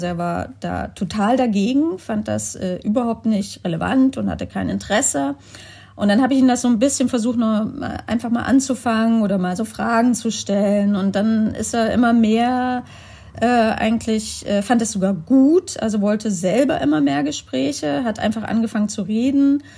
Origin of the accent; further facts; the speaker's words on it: Halle, Saxony-Anhalt, Germany; Oder dann gab es die Attacke in Halle an der Saale, wo ich aufgewachsen bin.